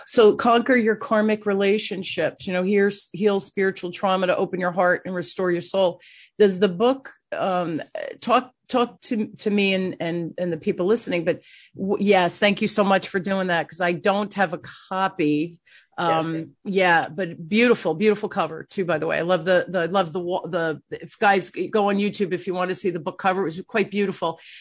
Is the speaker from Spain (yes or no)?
no; Newark, New Jersey, United States; I grew up, I was a little girl. I grew up in Newark, New Jersey, here in New Jersey. We were the melting pot.